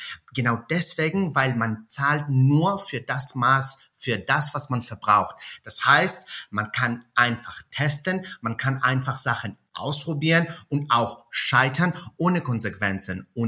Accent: Athens, Attica, Greece; German is a second language; moved away as an adult; Ursprünglich bin ich aus Athen, in Athen aufgewachsen, aber seit mehreren Jahren hatte ich sehr viel mit Deutschland zu tun. Ich habe in Deutschland studiert und gearbeitet

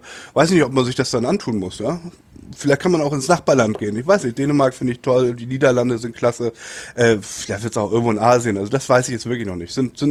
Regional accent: Hamburg, Germany; Hamburg ist meine Heimatstadt.

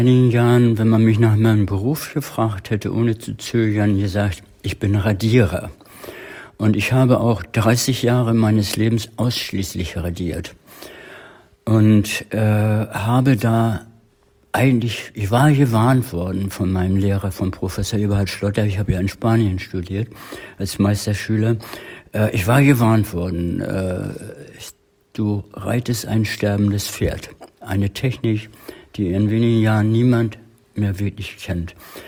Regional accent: Northern Germany, Germany; Und ich habe hier als Norddeutscher eine gewisse Freibeutermentalität.

